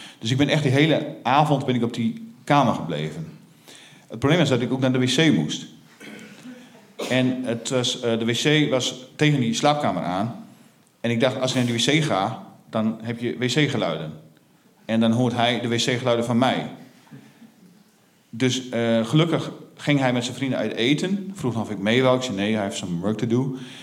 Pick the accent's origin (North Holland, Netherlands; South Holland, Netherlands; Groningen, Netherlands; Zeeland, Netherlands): Groningen, Netherlands; ik kom uit de Veenkolonie, ben je ruimte gewend.